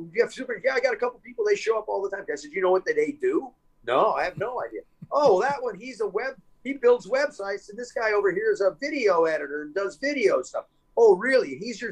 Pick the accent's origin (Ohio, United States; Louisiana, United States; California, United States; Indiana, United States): Ohio, United States; Cincinnati; I'm from Cincinnati. I tell artists, oh, I'm a guitar player from Cincinnati.